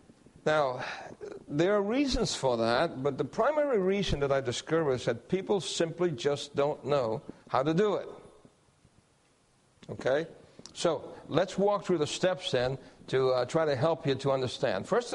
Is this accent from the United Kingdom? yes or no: no; Guam; I said, well, I'm from Guam also.